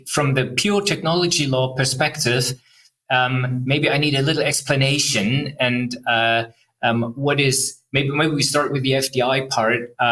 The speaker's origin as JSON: {"language": "English", "region": "Berlin", "country": "Germany", "tie": "born or raised there", "said": "lawyer here in Berlin, and I'm really looking forward to seeing many international colleagues here in my hometown."}